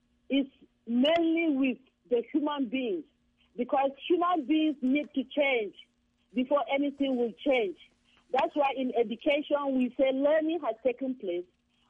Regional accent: Nigeria; English is a second language; But as a Nigerian, I know that the change that is really going to be changed

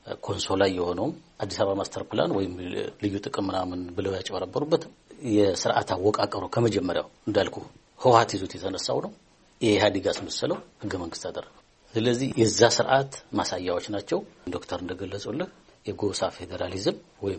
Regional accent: Amhara, Ethiopia; born there; እኔ ጎጃም ነው የተወለድኩት።

